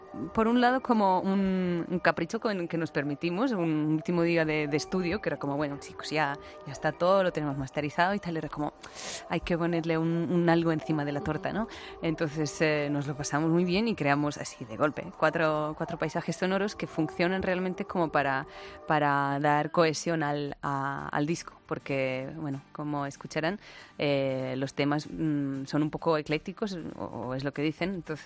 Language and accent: Spanish; Estonia; now in Spain; creo que soy una estoniana españolizada, porque ya llevo unos 10 años aquí, entonces un tiempo sí, pero vengo de Estonia.